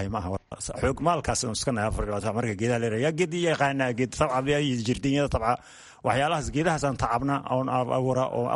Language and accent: Somali; Kelafo, Somali Region, Ethiopia; Qalaafe ayaan ka imid birimadii hore, lug baanan aga imid